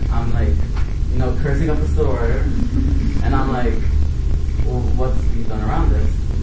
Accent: New York, United States; I'm from New York.

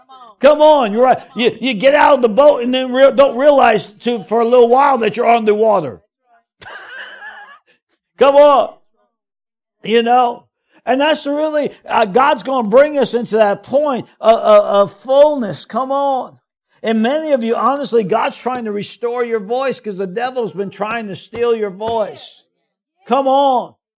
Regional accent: New York, United States; I'm always in a hurry because I'm from New York originally.

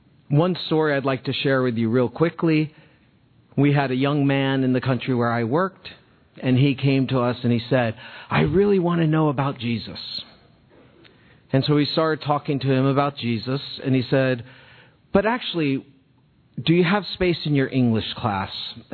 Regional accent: United States; Because I can't go there as an American, but they can.

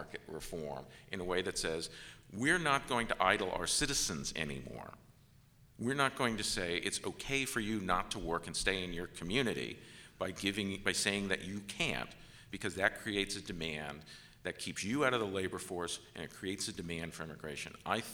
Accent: United States; And I said, to me, as an American, David Cameron looks condescending.

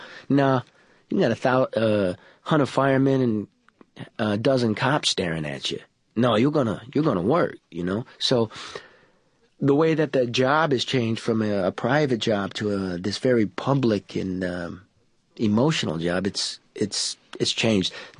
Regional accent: Detroit, Michigan, United States; I'm from Detroit, you know

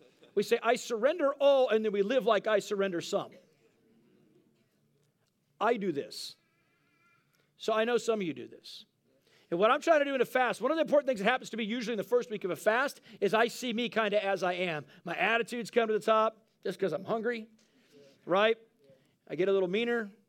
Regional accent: Texas, United States; That's amazing when you're recovering from the South. I'm from Texas.

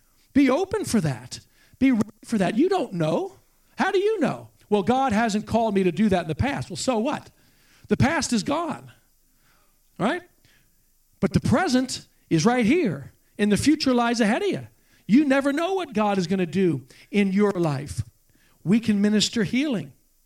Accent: United States; I am an American after all, and Americans are Christians.

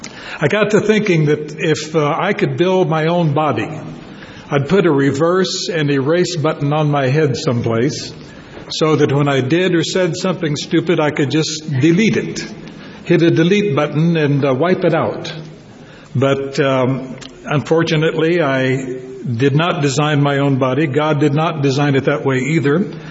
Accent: California, United States; also born or lived in Oklahoma; It's certainly not California, though I was born in Oklahoma. I grew up in California.

